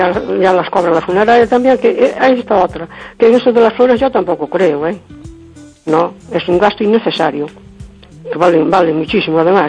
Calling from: Cespón, Galicia, Spain; de Cespón.

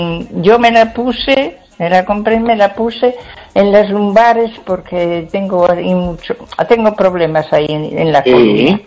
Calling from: A Coruña, Galicia, Spain; de Coruña.

